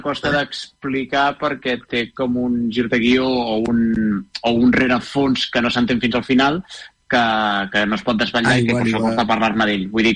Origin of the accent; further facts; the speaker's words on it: Terrassa, Catalonia, Spain; jo amb altra gent de Terrassa, que jo soc de Terrassa